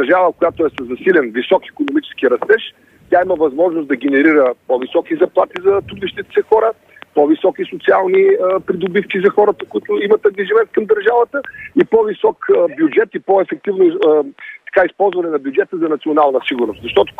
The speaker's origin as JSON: {"language": "Bulgarian", "town": "Plovdiv", "region": "Plovdiv Province", "country": "Bulgaria", "tie": "born or raised there", "said": "в родния ми град Пловдив"}